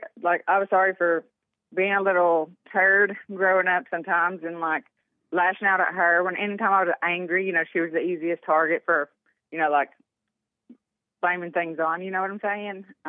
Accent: Deep South, United States; You know I'm from the Deep South, and we take this stuff serious, or at least I do.

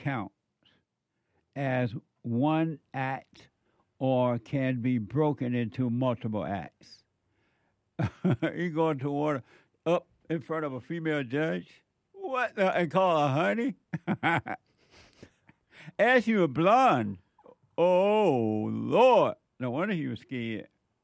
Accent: Alabama, United States; like when I was growing up in Alabama, the people and I, we all drank water from the well or from the creek.

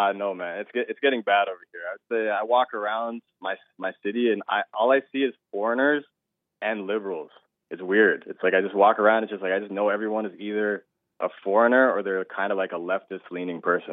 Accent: Toronto, Ontario, Canada; I'm from Toronto, so it's a big kind of liberal city.

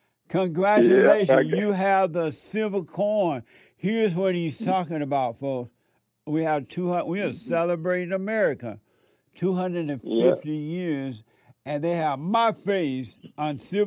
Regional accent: Alabama, United States; And Charles and I grew up

